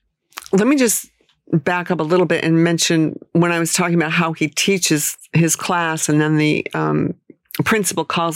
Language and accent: English; Maine, United States; I mean, I come from Maine, but I'm obviously quite chatty